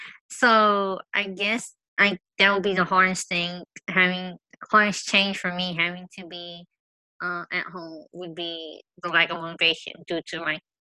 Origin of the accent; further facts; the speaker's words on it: Houston, Texas, United States; The great old state of Texas, born and raised in Houston.